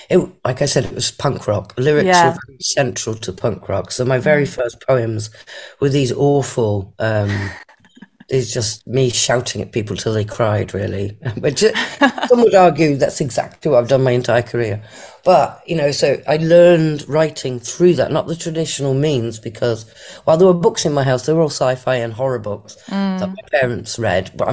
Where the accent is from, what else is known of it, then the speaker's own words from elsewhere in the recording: North West England, United Kingdom; I'm 56 years old. I'm from Lancashire in the northwest of England.